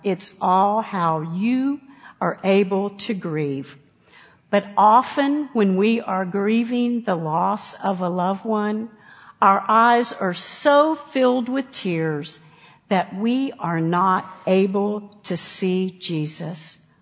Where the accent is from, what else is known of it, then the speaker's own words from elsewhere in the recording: West Virginia, United States; In the hills of West Virginia, my home state